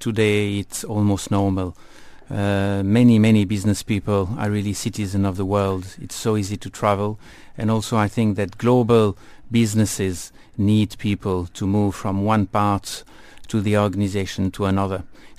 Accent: Switzerland; In fact, I worked only once for less than 2 years in my home country, Switzerland.

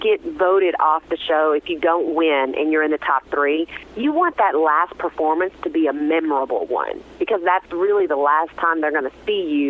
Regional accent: the South, United States; we're all from the South, so we had this really great camaraderie, having that connection.

